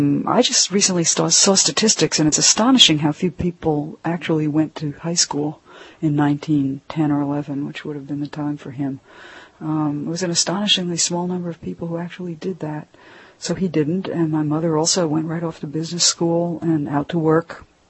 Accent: Mount Vernon, New York, United States; also born or lived in Philadelphia; The sort of central years of my childhood I think of as in Mount Vernon, New York.

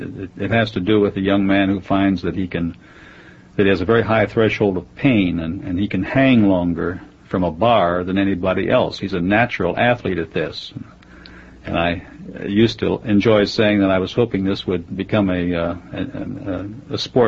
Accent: Columbus, Ohio, United States; I was born and reared in Columbus, Ohio, but it was virtually woodland and fields when I was a boy. This was in Clintonville in North Columbus, where I grew up there and went to North High School, went to Ohio State.

